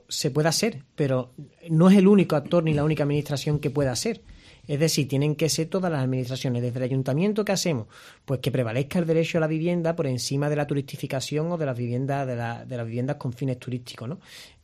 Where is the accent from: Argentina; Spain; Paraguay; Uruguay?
Spain; Cádiz, Andalusia; yo soy de Segunda Aguada, mi madre vive allí, mis amigos son del Cerro del Moro, sé la realidad que se vive allí